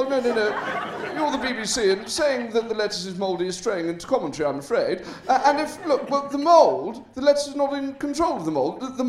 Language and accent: English; Leeds, Yorkshire and the Humber, United Kingdom; because I grew up in Leeds. I've struggled my whole life to deal with that. It's an amazing place, Leeds.